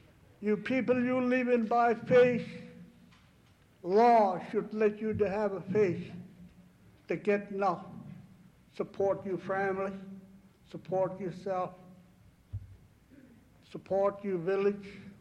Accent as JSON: {"language": "English", "region": "Alaska", "country": "United States", "said": "I'm Indian, I don't know how did I going to figure it. I don't know where that 40 million acres land been set at. I really don't know. I think whole Alaska, I think that's mine."}